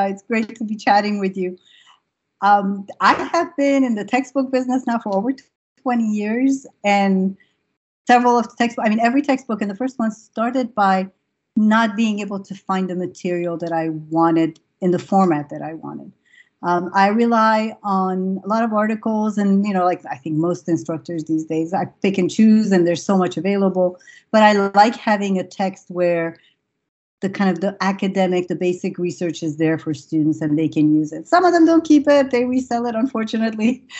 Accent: Iran; now in United States; I grew up in Iran. I went to a French school. I came to the U.S.

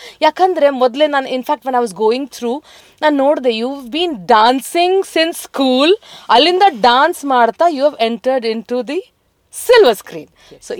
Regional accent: Karnataka, India; ಯಾಕಂದ್ರೆ ನಾನು ಇಲ್ಲಿ ಹುಟ್ಟಿ ಇಲ್ಲಿ ಬೆಳೆದಿದ್ದೀನಿ

